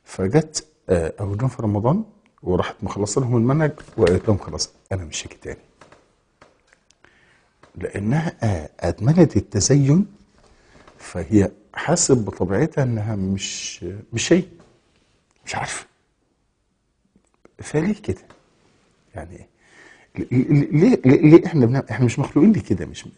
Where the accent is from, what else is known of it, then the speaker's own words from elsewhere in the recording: Egypt; في الشعب المصري ككل، او فينا كمصريين كلنا